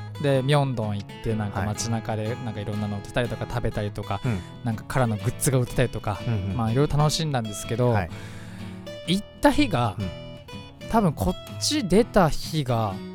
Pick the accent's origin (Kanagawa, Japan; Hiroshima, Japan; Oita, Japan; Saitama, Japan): Kanagawa, Japan; Fujisawa; 藤沢出身の俳優タレントとして活動する